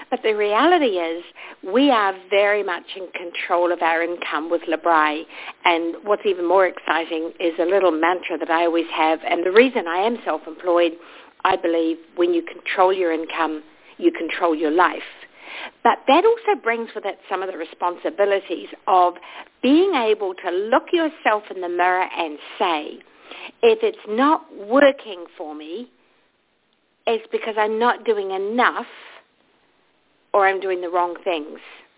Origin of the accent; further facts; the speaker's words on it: New Zealand; now in Los Angeles, United States; Well, I'm not originally from Los Angeles. I'm originally from a little country called New Zealand, but I've been in the United States now for 10 years.